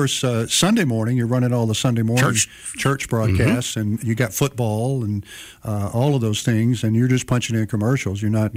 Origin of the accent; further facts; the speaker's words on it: Tunica, Mississippi, United States; It's 30 from my hometown, Tunica, Mississippi. It was 30 minutes to Memphis.